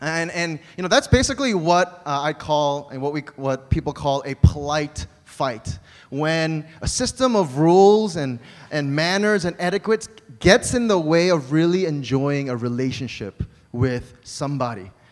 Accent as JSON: {"language": "English", "country": "United States", "tie": "born or raised there", "said": "I grew up in America with from Korean immigrants, and so I grew up as a Korean American"}